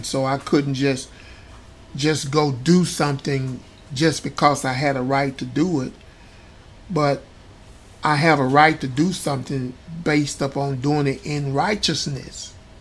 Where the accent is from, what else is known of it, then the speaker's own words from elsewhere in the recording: United States; It's just like me again saying I'm American.